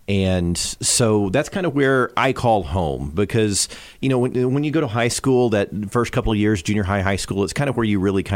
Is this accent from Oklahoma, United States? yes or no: yes; Oklahoma City, Oklahoma, United States; born there; So I was originally born in Oklahoma City.